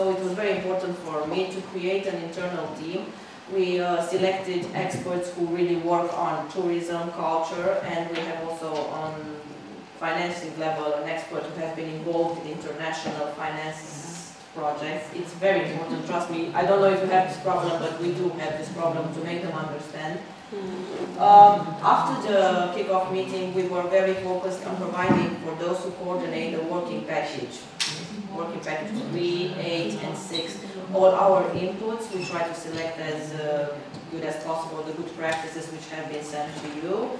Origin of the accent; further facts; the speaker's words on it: Maramureș County, Romania; English is a second language; everyone. … I am from Maramureș. It's such a pleasure to finally meet you.